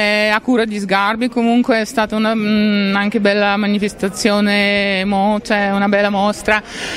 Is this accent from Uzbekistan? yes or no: yes; Uzbekistan; Italian is a second language; now in Italy; Sì, sono russa uzbeka, vengo dal Uzbekistan, quasi 20 anni che sono qua, comunque sono già italiana, vivo nelle Marche al momento.